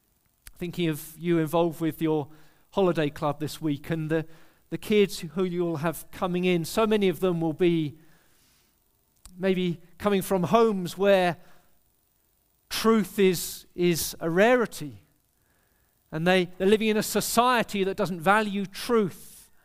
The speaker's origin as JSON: {"language": "English", "country": "United Kingdom", "said": "But for me, as a British man, looking at our scene in Europe, it really has shaken us in Europe"}